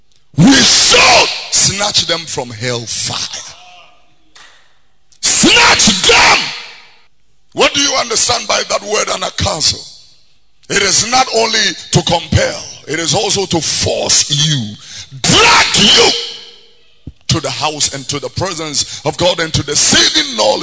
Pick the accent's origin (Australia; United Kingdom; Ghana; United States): Ghana; Tesano, Greater Accra; born there; Here, Tesano Primary School. I was born here in Tesano. Tesano Primary School.